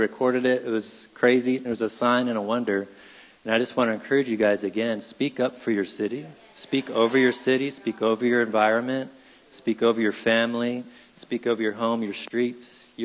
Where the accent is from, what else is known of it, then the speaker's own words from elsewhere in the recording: Michigan, United States; I grew up in Michigan. I've never experienced 80-mile-per-hour winds.